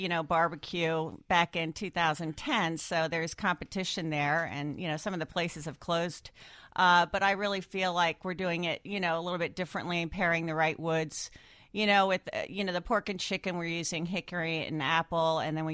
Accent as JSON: {"language": "English", "region": "New Jersey", "country": "United States", "tie": "born or raised there", "said": "I grew up in New Jersey, of all places."}